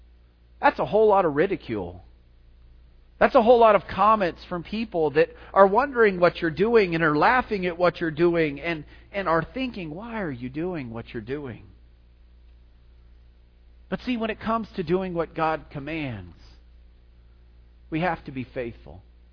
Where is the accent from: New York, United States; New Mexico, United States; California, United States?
New Mexico, United States; Las Cruces; growing up, I grew up in Las Cruces, right? And so the only reasons we saw boats in Las Cruces are because people took them to Elephant Butte.